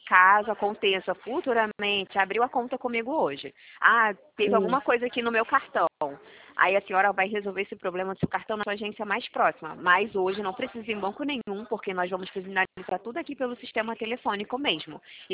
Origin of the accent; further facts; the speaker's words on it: Rio de Janeiro, Brazil; sou do Rio de Janeiro.